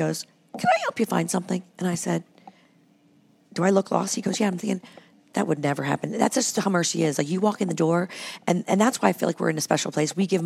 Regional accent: Canton, Ohio, United States; I grew up in Canton, Ohio.

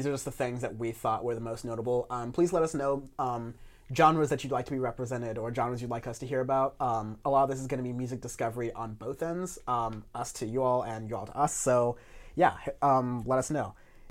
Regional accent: Long Beach, California, United States; My hometown of Long Beach, California has more people than your entire state.

